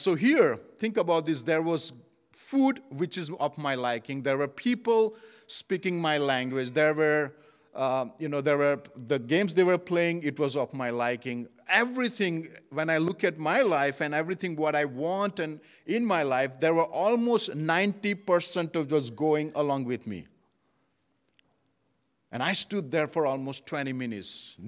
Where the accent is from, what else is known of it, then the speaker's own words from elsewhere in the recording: Tennessee, United States; I come from Tennessee and I go to Methodist church there.